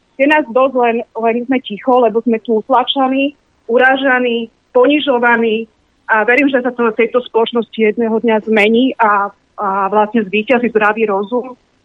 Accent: Bratislava, Bratislava Region, Slovakia; Áno, ďakujem, som z Bratislavy.

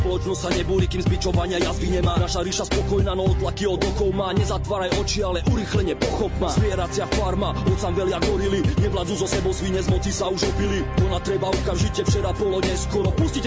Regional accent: eastern Slovakia, Slovakia; Som z východného Slovenska, kde sa žije z ruky do huby, kde výplaty nestačia ani na základné potreby

